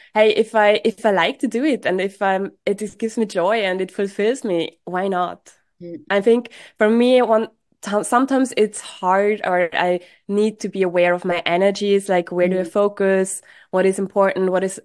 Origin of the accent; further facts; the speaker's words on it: Austria; moved away as an adult; now in Basel, Switzerland; I grew up in Austria and I came to Basel the first time, I think around 6 years ago.